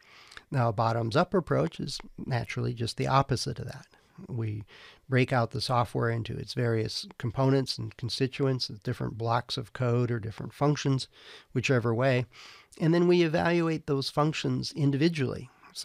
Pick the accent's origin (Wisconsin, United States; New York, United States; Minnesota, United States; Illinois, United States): Wisconsin, United States; when I was growing up in Wisconsin, every year they would do a count or a census of the wild deer